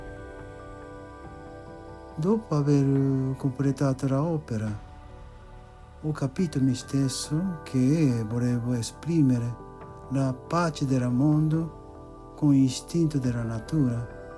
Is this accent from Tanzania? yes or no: no; Japan; Italian is a second language; moved away as an adult; also born or lived in Mexico; now in Milan, Italy; Sono un giapponese che è uscito dal Giappone passando per il Messico e arrivato a Milano.